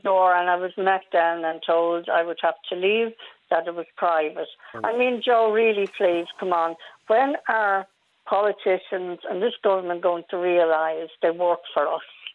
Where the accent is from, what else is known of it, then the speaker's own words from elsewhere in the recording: Ireland; look, I'm Irish.